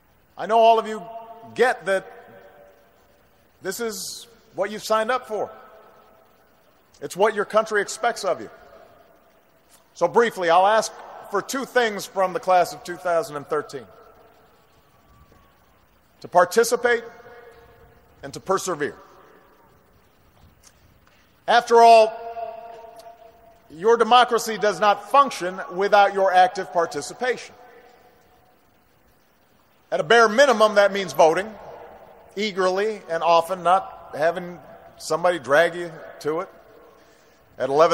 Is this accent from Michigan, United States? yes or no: no; Illinois, United States; another politician from my home state of Illinois